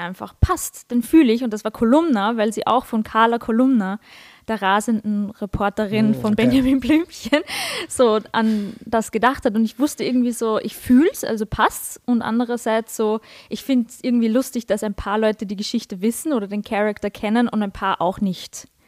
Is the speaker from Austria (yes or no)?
yes; Vienna, Austria; Ich bin aus Wien.